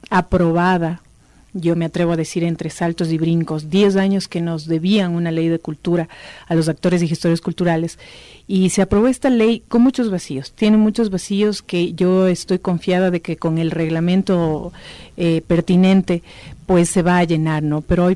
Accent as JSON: {"language": "Spanish", "town": "Quito", "region": "Pichincha", "country": "Ecuador", "tie": "born or raised there", "said": "Nací en el sur de Quito, nací en la Santiago, crecí en la Santiago, en el barrio de la Santiago."}